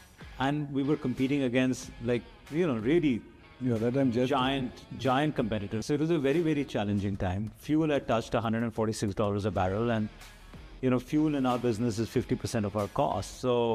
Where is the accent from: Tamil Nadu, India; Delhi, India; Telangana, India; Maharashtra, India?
Delhi, India; I grew up in Delhi. My father was a government servant.